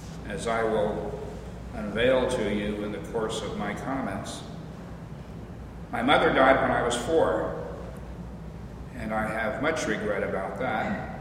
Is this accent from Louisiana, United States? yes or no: yes; Leesville, Louisiana, United States; born there; I was born in the Deep South, Leesville, Louisiana, in 1939.